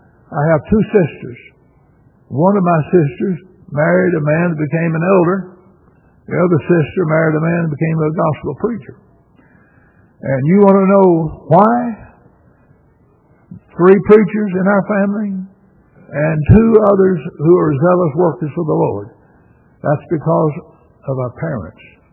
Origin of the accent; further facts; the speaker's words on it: Arkansas, United States; now in Texas, United States; And I grew up in North Arkansas, and there were congregations almost on every crossroads.